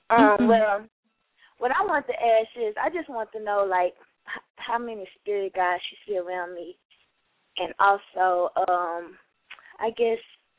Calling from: Dallas, Texas, United States; calling from Dallas, Texas.

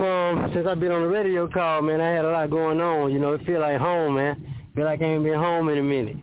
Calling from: Tallahassee, Florida, United States; Hey, man. I'm calling from Tallahassee, Florida.

